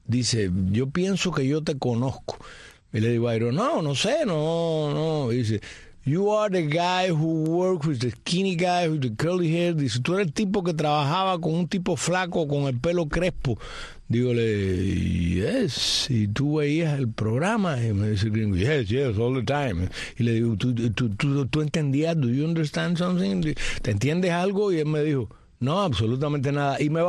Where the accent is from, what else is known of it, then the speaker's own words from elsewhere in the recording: Cuba; como somos los cubanos, que tú sabes que somos muy aguachosos y formalíos.